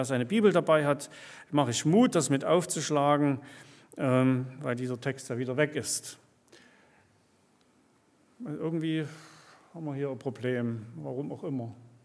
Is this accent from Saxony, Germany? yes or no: yes; Leipzig, Saxony, Germany; ich bin ja hier Uhischer, ne, so sagt man hier, glaube ich, ne? Ich komme ja aus Leipzig